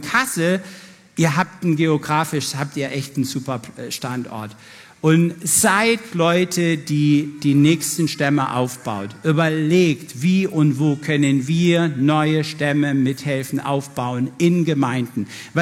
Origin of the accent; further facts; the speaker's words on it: Singapore; Okay, ich komme aus Singapur.